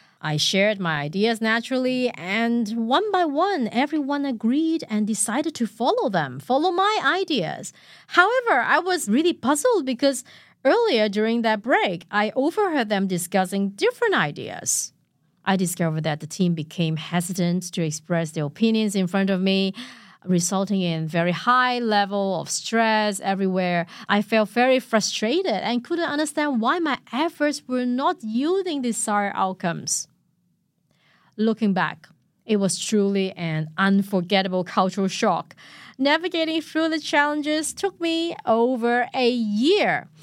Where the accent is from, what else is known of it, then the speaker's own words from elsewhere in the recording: Hong Kong; I was born and raised in the British colonial Hong Kong. Being trilingual allowed me to have the awareness of both Western and Eastern cultures.